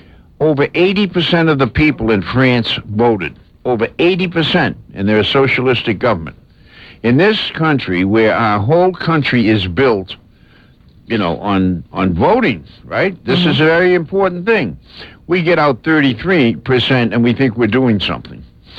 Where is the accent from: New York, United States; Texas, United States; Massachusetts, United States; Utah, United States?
Massachusetts, United States; Boston; I come from Boston, so naturally I'm that way.